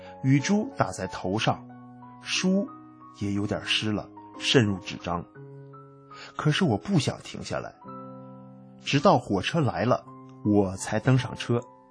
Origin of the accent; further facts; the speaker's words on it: Gladbeck, North Rhine-Westphalia, Germany; now in Düsseldorf, Germany; 兵役结束后，我搬去了杜塞尔多夫，在那里上职业高中。杜塞尔多夫离我的家乡格拉德贝克才60公里不到。